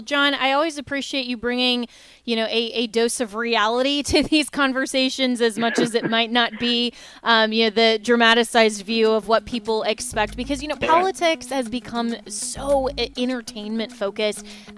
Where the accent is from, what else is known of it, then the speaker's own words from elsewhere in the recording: Florida, United States; especially about here in my home state of Florida.